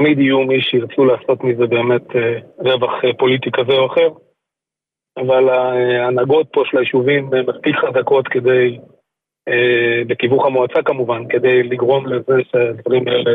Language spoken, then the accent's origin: Hebrew; Prazon, Northern District, Israel; באזור הגלבוע פה, באזור שלנו, דווקא גנר, סנדלה, מוקבלה, אני בן מושב פרזון, חקלאי לא קטן פה מהאזור